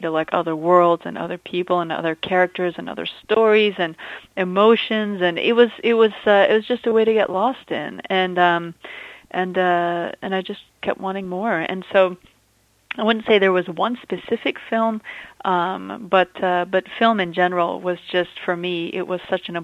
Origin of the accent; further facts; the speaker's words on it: Abu Dhabi, United Arab Emirates; when I was a kid, so I was growing up in, I grew up in Abu Dhabi